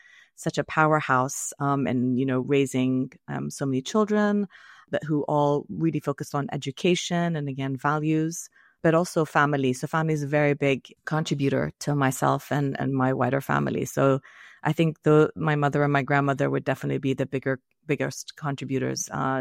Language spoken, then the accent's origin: English; London, United Kingdom; also born or lived in Syria; So I'm originally from Syria, having grown up all my life in London.